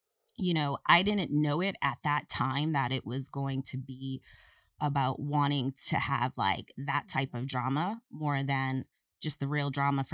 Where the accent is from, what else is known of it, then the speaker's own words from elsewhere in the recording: Cambridge, Massachusetts, United States; That was never my thing because born and raised in Cambridge, Massachusetts, the right. world